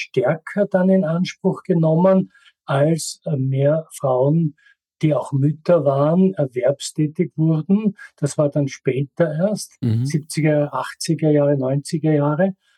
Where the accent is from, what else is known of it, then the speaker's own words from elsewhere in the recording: Graz, Styria, Austria; Ich komme aus der Steiermark und bin in Graz zur Schule gegangen